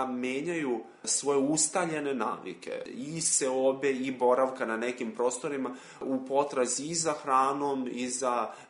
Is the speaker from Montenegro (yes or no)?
no; Vojvodina, Serbia; nešto što je kod nas u Vojvodini interesantno, naprimjer, reka Tamiš je jedna od posljednjih reka koja još ima te neke svoje plavne zone